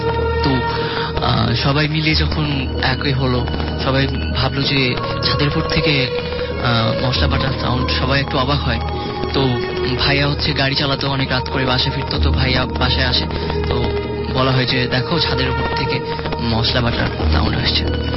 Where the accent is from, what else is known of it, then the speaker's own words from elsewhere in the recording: Dhaka, Dhaka Division, Bangladesh; ধানমন্ডি থেকে এসেছি।